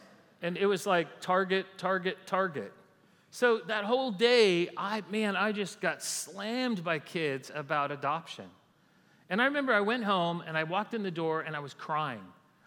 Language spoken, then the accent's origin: English; California, United States; Mountains are huge, right? I grew up in California, lots of mountains.